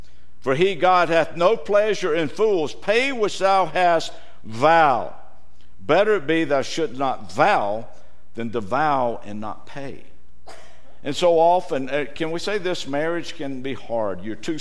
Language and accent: English; the South, United States; Look, I'm from the South.